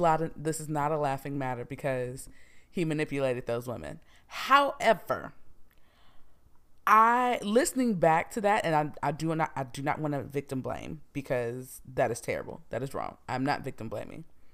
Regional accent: Houston, Texas, United States; And I'm from Houston, so we have a pretty big Ghanaian population.

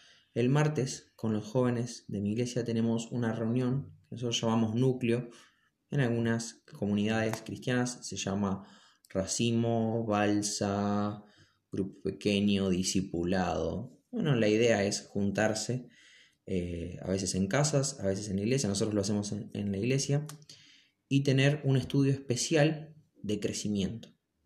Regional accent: Argentina; hace más o menos 2 semanas y media que en mi país, Argentina, se declaró el confinamiento forzoso.

